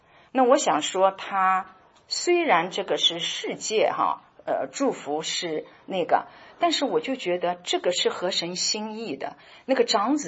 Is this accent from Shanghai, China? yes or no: yes; Shanghai, China; 因为我是在上海长大的，那个时候竞争很强烈